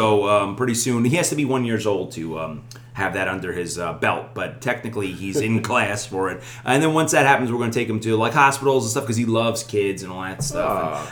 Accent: New York, United States; now in Charlotte, United States; I'm from up north. I'm one of those Yankees, as everybody says. No, I'm from New York originally, but I've been down in Charlotte now for about 8-9 years now

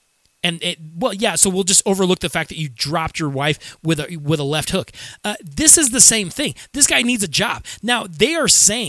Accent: Southern United States, United States; I wasn't raised that way. I was raised in the Bible Belt. You don't do that in the Bible Belt.

